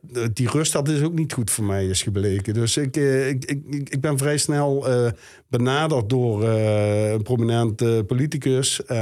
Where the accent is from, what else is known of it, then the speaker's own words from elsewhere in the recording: Venlo, Limburg, Netherlands; Mijn eigen wijk, Venlo Oost, waar ik opgegroeid ben.